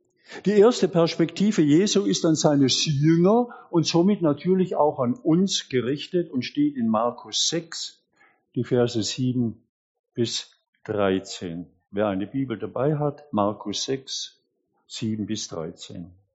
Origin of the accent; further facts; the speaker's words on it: Bietigheim-Bissingen, Baden-Württemberg, Germany; damals in Bietigheim-Bissingen, wo ich aufgewachsen bin.